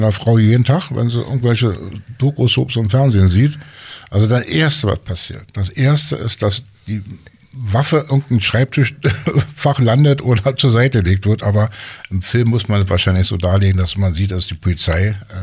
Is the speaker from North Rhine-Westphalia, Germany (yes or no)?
no; Berlin, Germany; born there